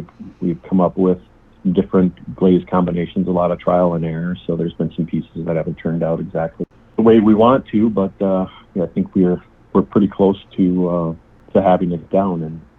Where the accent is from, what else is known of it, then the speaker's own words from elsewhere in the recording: St. Paul, Minnesota, United States; Yeah, so I'm originally from St. Paul. I born and raised there, both me and my wife. Met my wife there in school, went to the same grade school, high school together.